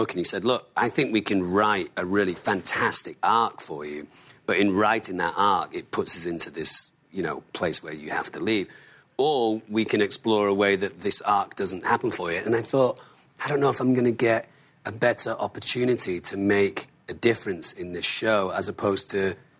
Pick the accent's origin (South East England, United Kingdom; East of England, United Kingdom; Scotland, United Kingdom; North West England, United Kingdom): North West England, United Kingdom; Manchester; And I mean, I'm from Manchester.